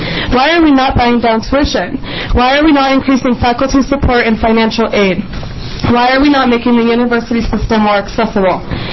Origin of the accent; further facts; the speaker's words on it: Pendleton, Oregon, United States; I'm from Pendleton, Oregon.